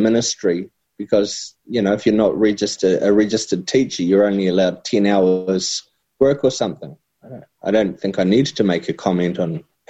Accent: New Zealand; why not embrace te reo Māori and declare that I am from Aotearoa, I love my country, I love my people

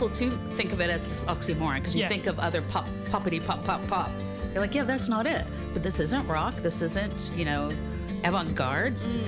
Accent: United States; No, I'm American, so it's Baroque, classical, romantic.

